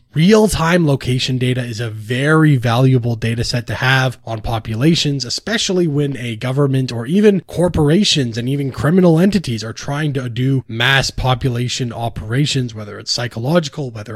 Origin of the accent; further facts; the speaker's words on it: Canada; yes, as a Canadian, I may be able to switch to a different province